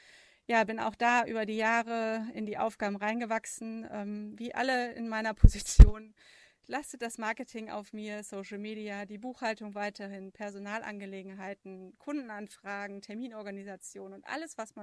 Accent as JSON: {"language": "German", "region": "North Rhine-Westphalia", "country": "Germany", "said": "Tourismusbeauftragte für meine Heimat im Bergischen Land, wo wir auch wohnen"}